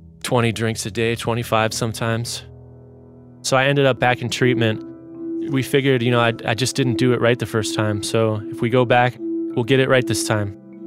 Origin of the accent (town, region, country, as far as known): Shaker Heights, Ohio, United States; now in St. Paul, United States